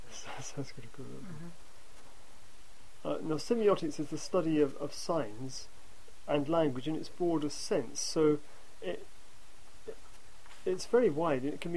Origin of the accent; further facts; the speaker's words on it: France; accent: French; if you excuse my French accent.